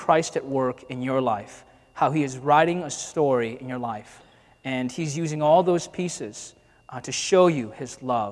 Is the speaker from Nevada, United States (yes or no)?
no; Detroit, Michigan, United States; I grew up in Detroit, and that might be a surprise for you all. Or maybe not, right? I grew up in Detroit